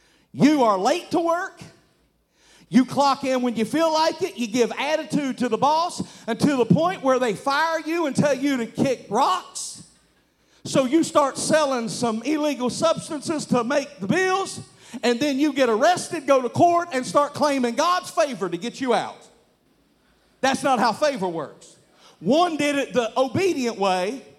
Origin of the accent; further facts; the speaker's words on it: the South, United States; Now, I'm from the South, and I have to say that real slow